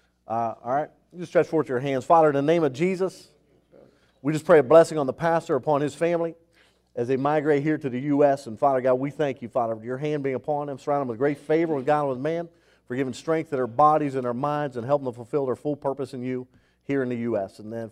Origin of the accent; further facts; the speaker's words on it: Brighton Township, Pennsylvania, United States; from Beaver, so which is where I'm from. I'm from Brayton Township, and I went to Beaver.